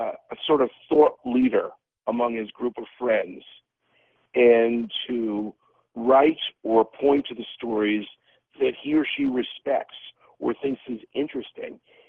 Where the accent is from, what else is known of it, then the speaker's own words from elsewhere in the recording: New York, United States; I grew up on Long Island, reading Newsday, occasionally the New York Times.